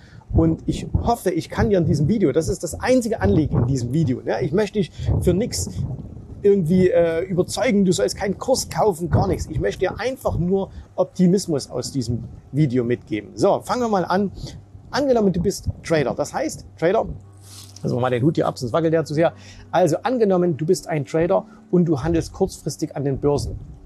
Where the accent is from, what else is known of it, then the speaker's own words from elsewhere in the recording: Dubai, United Arab Emirates; now in Germany; auch in meiner Heimat Dubai ist viel Unsicherheit